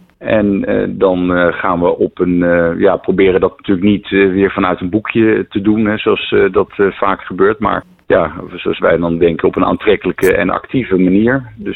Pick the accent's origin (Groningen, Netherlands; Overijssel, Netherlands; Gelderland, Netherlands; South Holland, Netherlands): South Holland, Netherlands; Oegstgeest; Ik ben zelf opgegroeid in Oegstgeest.